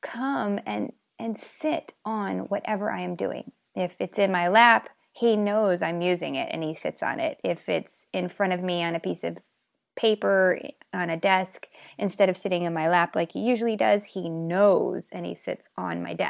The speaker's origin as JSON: {"language": "English", "country": "United States", "said": "but I am American and have always been American, so that's my frame of reference."}